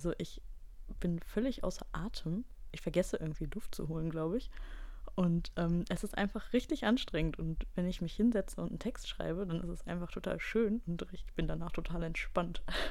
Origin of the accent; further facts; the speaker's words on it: Düsseldorf, North Rhine-Westphalia, Germany; Ich komme aus Düsseldorf.